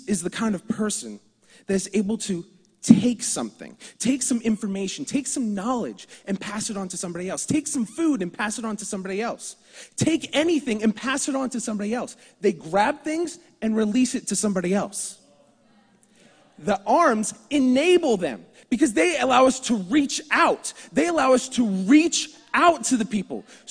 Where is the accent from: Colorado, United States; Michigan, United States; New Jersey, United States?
New Jersey, United States; from Jersey. Yes, I come from New Jersey, and I am proud of it. I love it there. It's great. It's small. Everything's close.